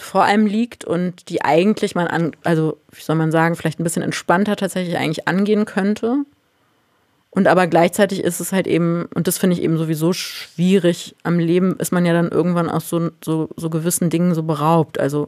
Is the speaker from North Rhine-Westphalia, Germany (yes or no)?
no; Berlin, Germany; dass ich hier in Berlin als Berlinerin sitze und nichts von dieser ganzen Kultur miterlebt habe